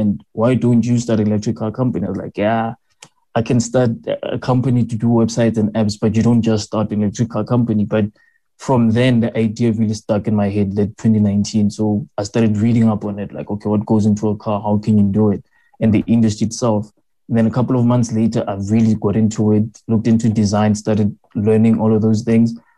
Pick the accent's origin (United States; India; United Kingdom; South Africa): South Africa; Vaal; I grew up in Vaal. I went to a primary school where for the first, I think, up until grade 4, we were actually studying in a shack and we were sharing it.